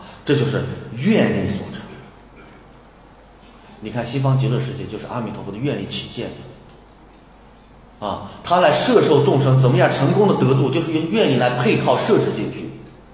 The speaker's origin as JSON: {"language": "Chinese", "region": "Shaanxi", "country": "China", "tie": "born or raised there", "said": "因为那个虽然在陕北呢，从小在县城里长大，确实没下过地，"}